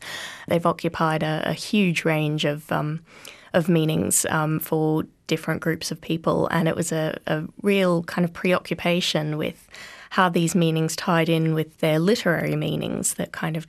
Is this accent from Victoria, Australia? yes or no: no; Brisbane, Queensland, Australia; I grew up in Brisbane, where the rain can be so torrential that there's not a great deal of point in having one.